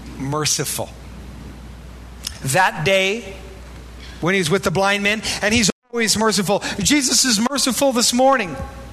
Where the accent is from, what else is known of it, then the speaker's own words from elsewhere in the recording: Iowa, United States; wasn't a lot of place for lengthy philosophical and spiritual discussions about demon possession growing up in Iowa